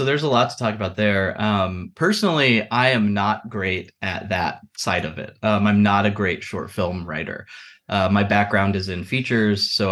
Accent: Dallas, Texas, United States; So I grew up in Dallas and I was the oldest of four kids.

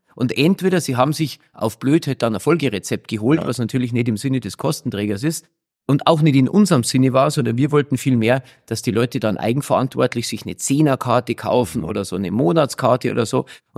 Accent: Kitzbühel, Tyrol, Austria; also born or lived in Munich / Dachau; Ich bin eigentlich geboren in München, habe aber die ersten 5 Jahre in Dachau verbracht, weil meine Mutter aus Dachau ist und bin aber dann mit meiner Familie umgezogen nach Kitzbühel, nach Tirol, weil mein Vater Kitzbühler ist

